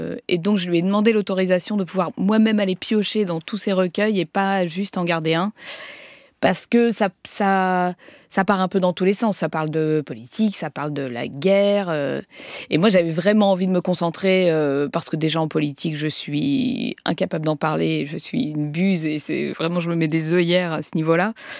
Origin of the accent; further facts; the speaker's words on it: Marseille, Provence-Alpes-Côte d'Azur, France; je viens de Marseille, je viens du Sud.